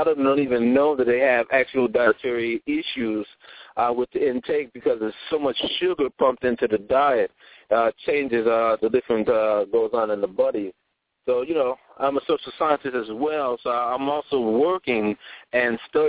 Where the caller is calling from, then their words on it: North Carolina, United States; calling from North Carolina. I like the topic that you have. I'm a correctional officer out here in North Carolina.